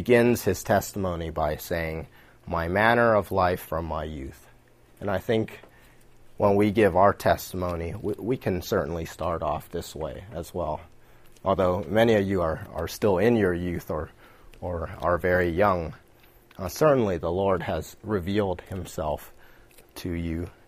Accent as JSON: {"language": "English", "town": "Seattle", "region": "Washington", "country": "United States", "tie": "born or raised there", "said": "I'm from the West Coast. I'm a West Coast kid since I was born. I grew up in Seattle, and so tomorrow I'll be rooting for the Seahawks."}